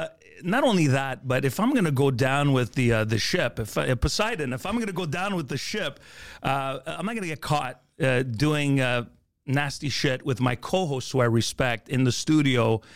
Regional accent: Montreal, Quebec, Canada; I grew up in the East End, Rosemont, near the Olympic Stadium, moved to Montreal North, had to work on getting rid of my accent if I really wanted to be taken seriously at the time in radio.

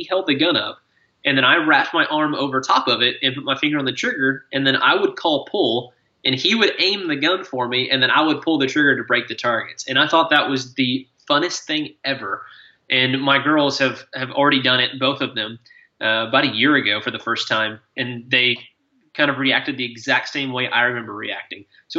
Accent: Georgia, United States; I grew up in Georgia near Atlanta, and darkness comes in about 6 o'clock.

